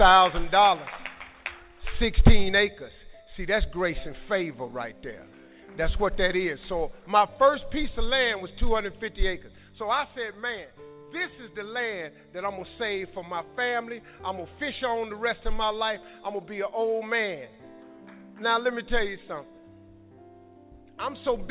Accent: Cleveland, Ohio, United States; I'm from Cleveland. I do things.

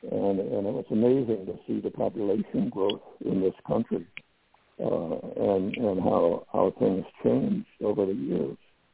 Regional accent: United States; born there; I was born here in the United States.

